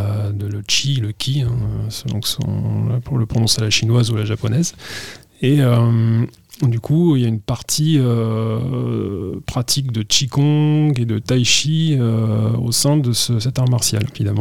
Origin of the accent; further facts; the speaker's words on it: Perpignan, Occitanie, France; born there; Moi, je suis né à Perpignan en 1975.